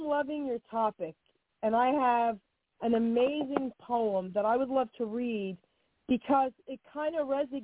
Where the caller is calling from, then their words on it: New Jersey, United States; I'm calling from New Jersey.